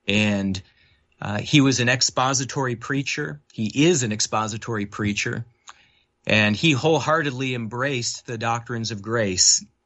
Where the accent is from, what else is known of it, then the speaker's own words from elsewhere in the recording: Detroit, Michigan, United States; born there; So I was born in Detroit in 1983